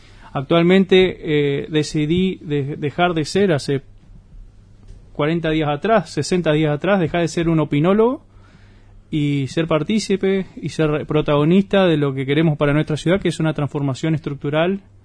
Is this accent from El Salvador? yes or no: no; Puerto Iguazú, Misiones, Argentina; tengo 37 años, nacido en Iguazú, criado en Iguazú. Tengo el orgullo de decir